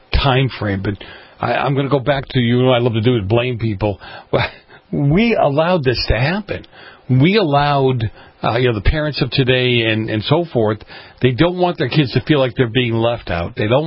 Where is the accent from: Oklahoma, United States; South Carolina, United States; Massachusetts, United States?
Massachusetts, United States; Boston; You know, I grew up in Boston. I grew up in an area that was highly influenced by the mafia.